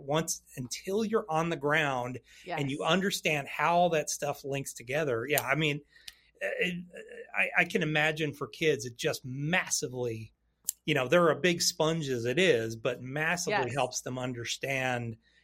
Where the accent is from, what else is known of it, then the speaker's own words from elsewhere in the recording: Texas, United States; You know, like I come from Texas, so, you know, I have a huge heart for any of the soldiers that fought there.